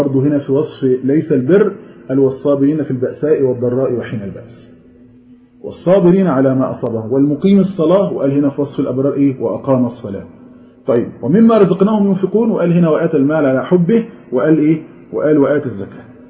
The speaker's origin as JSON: {"language": "Arabic", "country": "Egypt", "said": "يعني مش زي بقولنا عندنا في مصر بمفهوم يعني بر نفسك"}